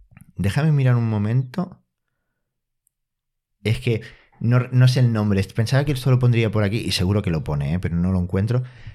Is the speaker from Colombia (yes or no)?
no; Catalonia, Spain; Pues me quedo con Sant Jordi. Sí, como catalán.